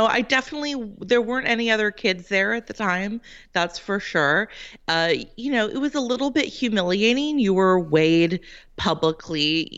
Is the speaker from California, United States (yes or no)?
yes; California, United States; I grew up in California in the 1980s, which was a pretty, you know, image-obsessed time and place